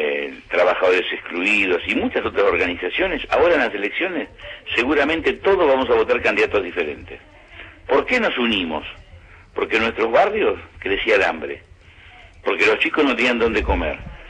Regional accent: Lomas de Zamora, Buenos Aires Province, Argentina; Bueno, yo soy de Lomas

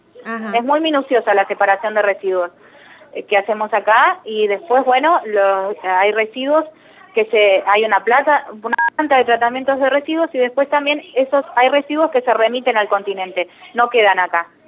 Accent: Argentina; Somos todos argentinos.

